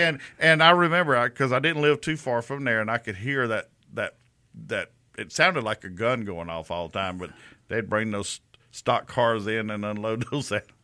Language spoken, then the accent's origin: English; Prichard, Alabama, United States; And I myself, I lived in Pritchard for my younger life